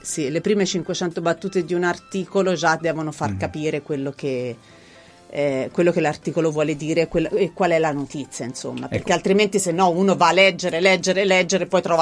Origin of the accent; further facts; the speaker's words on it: Anghiari, Tuscany, Italy; Anghiari è il mio paese